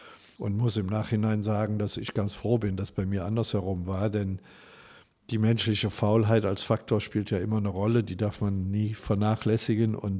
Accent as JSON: {"language": "German", "town": "Neuss", "region": "North Rhine-Westphalia", "country": "Germany", "tie": "born or raised there", "said": "ich bin in Neuss hier im Rheinland zur Schule gegangen, aufs Gymnasium, Theodor-Schwann-Gymnasium."}